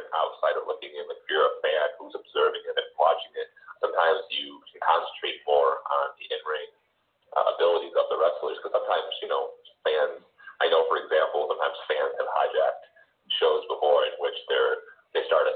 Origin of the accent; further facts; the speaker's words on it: Massachusetts, United States; now in Florida, United States; but I'm from Massachusetts, so a lot of times I would travel home to see family